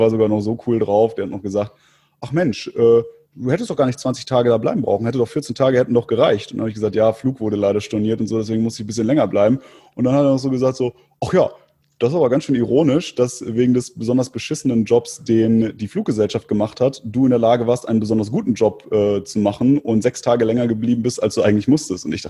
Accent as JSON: {"language": "German", "region": "Istanbul", "country": "Turkey", "lives_now": "Germany", "said": "ich komme aus Istanbul. Da sagte er aber, das ist aber ein deutscher Pass, den du da hast."}